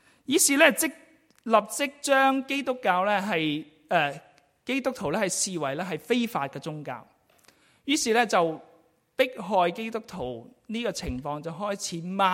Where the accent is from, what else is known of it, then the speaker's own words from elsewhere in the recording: Guangdong, China; 正如好似我哋廣東人會講話，邊一個掂親佢都會死